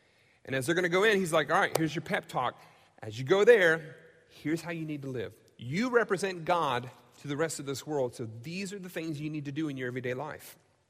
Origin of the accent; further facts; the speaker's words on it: United States; because I've grown up in the United States. I love being an American. I love this country.